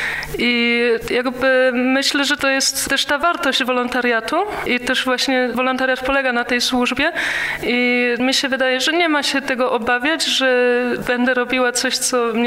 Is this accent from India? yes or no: no; Germany; Ja akurat wychowałam się w Niemczech, gdzie ten Kościół nie jest taki żywy, jest bardzo mało młodych ludzi w Kościele